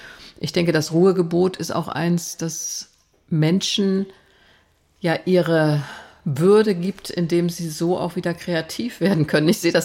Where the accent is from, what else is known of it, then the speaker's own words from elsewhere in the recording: West Germany, Germany; Ich bin groß geworden in Westdeutschland